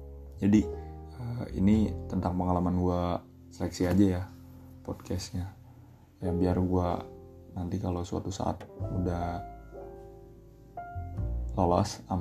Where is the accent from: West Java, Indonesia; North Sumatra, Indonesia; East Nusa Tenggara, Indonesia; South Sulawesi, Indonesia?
West Java, Indonesia; Cianjur; born there; gue lahir di Cianjur tapi akte gue di Jakarta. Maksudnya di situ ditulisnya lahir di Jakarta.